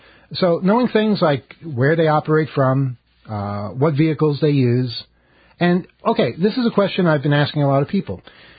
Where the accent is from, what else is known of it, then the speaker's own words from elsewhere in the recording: New York City, New York, United States; I grew up in Jamaica, in Queens, and Jamaica Avenue is a big street there.